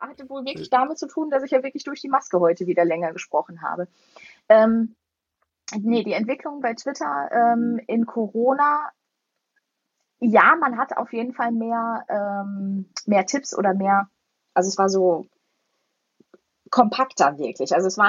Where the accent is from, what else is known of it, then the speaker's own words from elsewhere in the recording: North Rhine-Westphalia, Germany; ich komme ja auch aus dem Ruhrgebiet, da ist man ja kurz und knapp und direkt, ne?